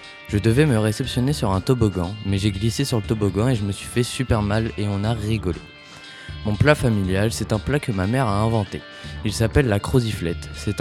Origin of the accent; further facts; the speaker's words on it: Valence, Auvergne-Rhône-Alpes, France; born there; mon père, ma mère et ma sœur ont déménagé à Valence. Et donc je suis né à Valence.